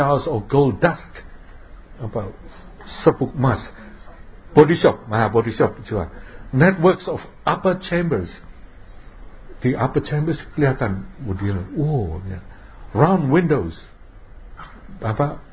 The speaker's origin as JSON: {"language": "Indonesian", "town": "Semarang", "region": "Central Java", "country": "Indonesia", "tie": "born or raised there", "said": "waktu saya kecil, saya besarnya di Semarang."}